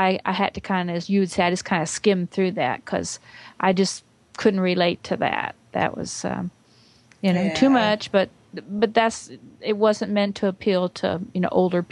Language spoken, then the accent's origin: English; Georgia, United States; from Georgia.